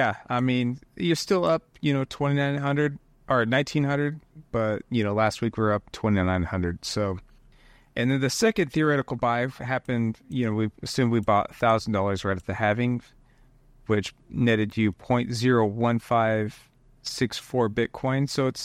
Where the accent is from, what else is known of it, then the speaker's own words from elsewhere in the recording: United States; it's kind of hard to make out what's going on as an American